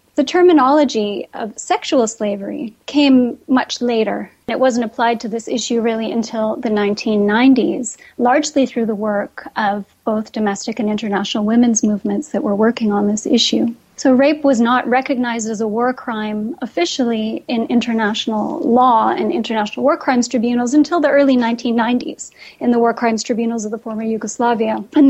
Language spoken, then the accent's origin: English; Canada; moved away as an adult; also born or lived in Japan; I was born and raised in Canada, and after I did my bachelor's degree, I went overseas. I took a teaching job in Japan. This was in 1998.